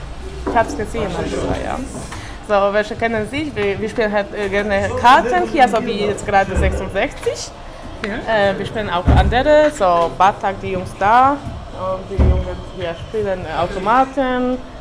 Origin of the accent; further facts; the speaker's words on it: Lesser Poland, Poland; German is a second language; now in Wuppertal, Germany; ich komme aus Polen, aus kleinem Dorf neben Krakau, so 100 Kilometer von Krakau. Ich habe fast 28 Jahre alt. Ich arbeite bei Aldi hier in Wuppertal.